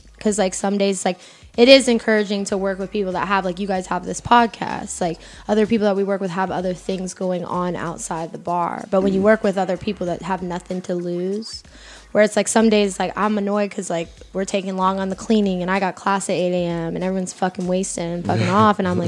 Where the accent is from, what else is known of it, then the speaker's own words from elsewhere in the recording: Florida, United States; shout out to Florida. I'm from Florida.